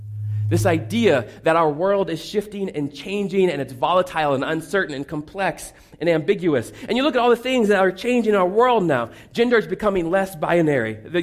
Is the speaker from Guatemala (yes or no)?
no; Indianapolis, Indiana, United States; There was a particularly, handsome and talented six-year-old growing up in Indianapolis, Indiana.